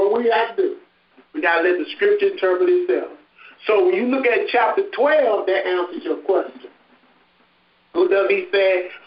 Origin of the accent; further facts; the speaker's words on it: Honey Grove, Texas, United States; born there; I was born in Honey Grove. Honey Grove is my technically native land in America